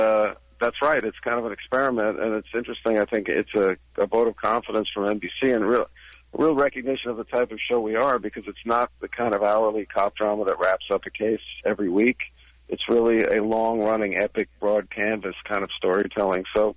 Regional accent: New York, United States; And I grew up in New York, so it was probably a big deal on the West Coast.

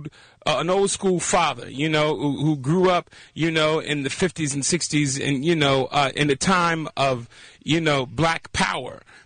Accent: Compton, California, United States; the life that I lived as a 12-year-old growing up in Compton.

